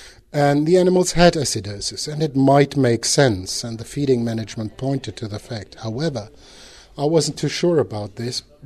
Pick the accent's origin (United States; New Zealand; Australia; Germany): Germany; English is a second language; I'm from Germany